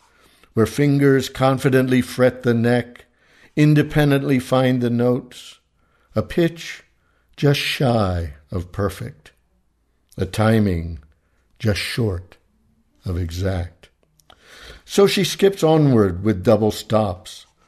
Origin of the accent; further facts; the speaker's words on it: Pennsylvania, United States; I grew up in the Amish country of Pennsylvania, and boys were not allowed to take typing classes.